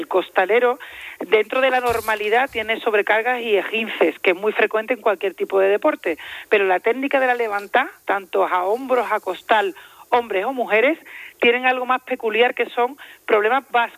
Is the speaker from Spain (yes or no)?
yes; Seville, Andalusia, Spain; Actualmente me encuentro en el Centro de Asistencia de Granada, ajá, pero efectivamente soy sevillana